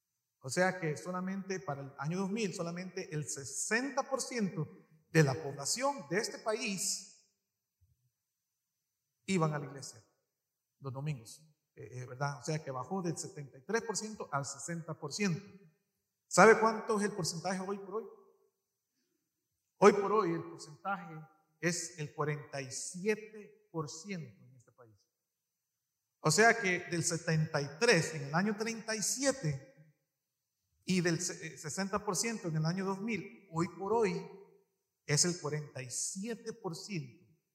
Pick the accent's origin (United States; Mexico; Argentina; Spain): United States; Long Island, New York; yo crecí en Nueva York con todos mis hermanos. Crecimos en Nueva York, en Long Island.